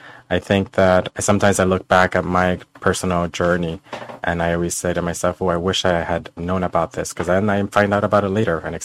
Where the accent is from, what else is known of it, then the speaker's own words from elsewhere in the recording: Puerto Rico; growing up in Puerto Rico, and I come from a background that wasn't very, in terms of education, did not have a lot of access.